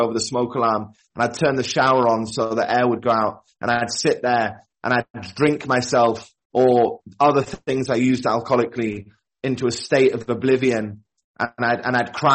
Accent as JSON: {"language": "English", "region": "Yorkshire and the Humber", "country": "United Kingdom", "tie": "born there", "said": "I'm an alcoholic and I was born in Yorkshire. In the north of England. I grew up into quite a nice home."}